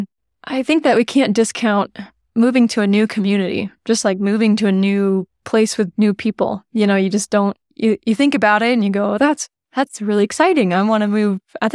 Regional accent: United States; So we both, you know, we're both American, you know, we don't have citizenship.

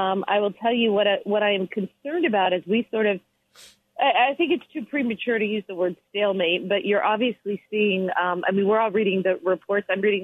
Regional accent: Florida, United States; which is very similar to actually where I grew up in Florida. I grew up in a bunch of, my farms, cattle, citrus groves, that sort of environment.

